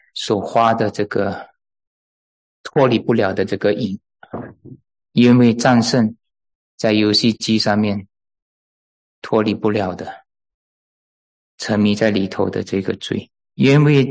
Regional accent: China; 我们中国人以前观念也是因为我本来是左撇子的被我妈妈逼着要用右手

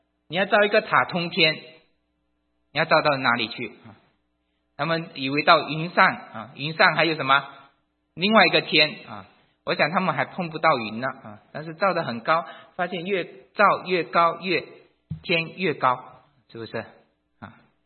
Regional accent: China; 天是我们中国人也讲到天都是好的

